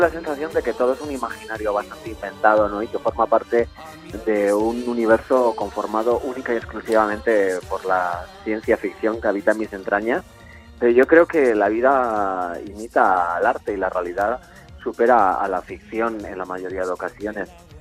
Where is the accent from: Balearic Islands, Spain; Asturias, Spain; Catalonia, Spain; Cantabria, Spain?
Balearic Islands, Spain; Magaluf; Porque yo me crié en Magaluf, entonces eso era mi pan de cada día.